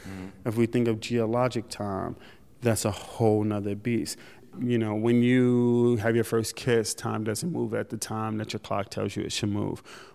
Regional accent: New York City, New York, United States; I live in New York, and my New York has a way, and I'm from New York, so I'm gonna talk bad about it, and it's allowed.

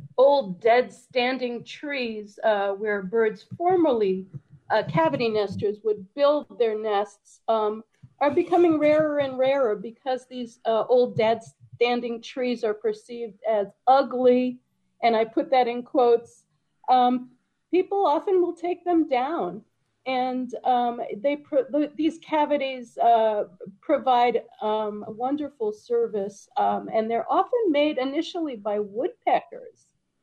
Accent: New York, United States; I grew up in the Bronx in a very urban setting, in a high-rise housing development just off I-95 called Co-op City.

